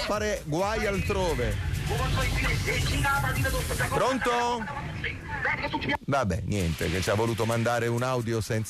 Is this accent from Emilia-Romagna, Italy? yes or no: no; Naples, Campania, Italy